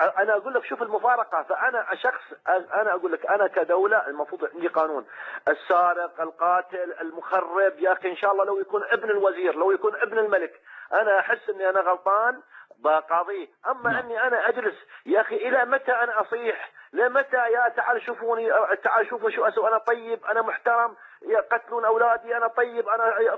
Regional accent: United Arab Emirates; يا أخي هذا البحرين دولتي وأنا من الإمارات وهي دولة خليج

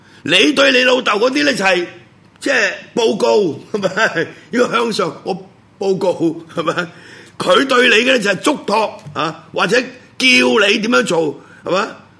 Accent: Guangdong, China; accent: Cantonese; 当然我啲唔系字正腔圆嘅普通话，我哋啲有广东口音嘅国语，我学嘅台湾中华民国嘅国语啊。

